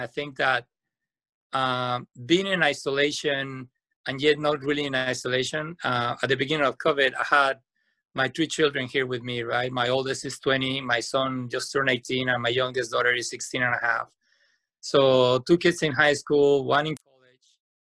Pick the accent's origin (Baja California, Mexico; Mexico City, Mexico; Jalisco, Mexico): Mexico City, Mexico; Mexico City.